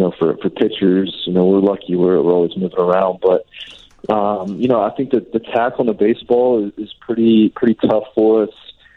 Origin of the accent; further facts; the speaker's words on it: Lakeland, Florida, United States; I was a Preds fan, but I grew up in Lakeland, Florida